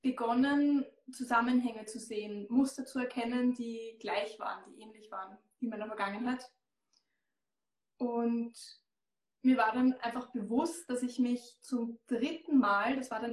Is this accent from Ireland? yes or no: no; Austria; Ich komme aus Österreich, wie man hört.